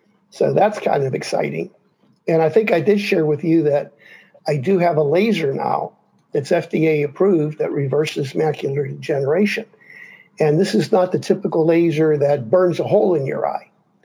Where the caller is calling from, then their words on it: Hanoi, Vietnam; I'm calling you from Hanoi, Vietnam. My wife and I are here. We've been here for the last week.